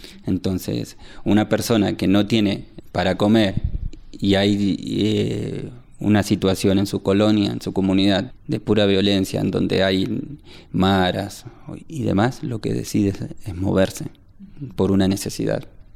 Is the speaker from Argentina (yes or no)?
yes; Argentina; moved away; yo soy argentino, me he movido por estudio, pero mi familia también se ha migrado por necesidad económica.